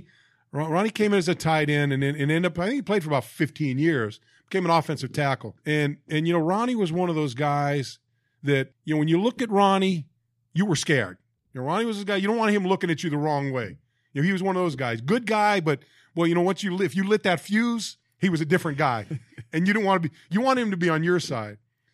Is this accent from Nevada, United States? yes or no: no; Milpitas, California, United States; Joe and I are both Northern California guys. Joe's from Marysville. I'm from Milpitas.